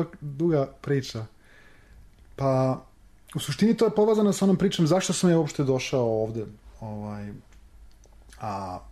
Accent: Serbia; now in Hamburg, Germany; ja sam iz Srbije, ja sam rođen u Hamburgu, ali ja sam iz Srbije, ja sam Srbin.

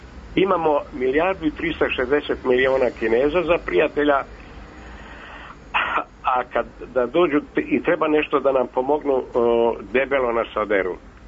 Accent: Serbia; mi smo takvi Srbi.

